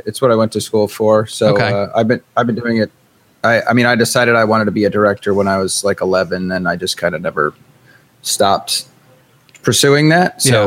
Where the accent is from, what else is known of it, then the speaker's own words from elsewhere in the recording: Derry, New Hampshire, United States; I was born in a hospital in Manchester, but I lived in Derry.